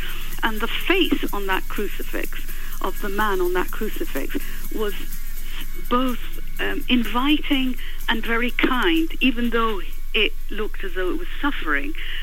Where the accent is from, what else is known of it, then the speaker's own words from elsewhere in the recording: Iran; moved away; also born or lived in Switzerland; And so obviously we relocated to Iran in the 60s, and I lived there, but subsequently came over to Britain to do a doctorate in English literature, and then went back